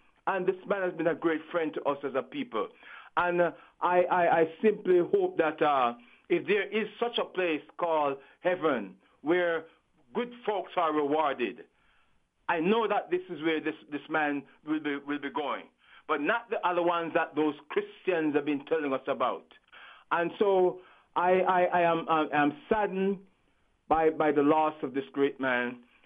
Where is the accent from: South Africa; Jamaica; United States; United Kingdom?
Jamaica; as an African growing up in the Caribbean, Jamaica to be exact, the land of Garvey.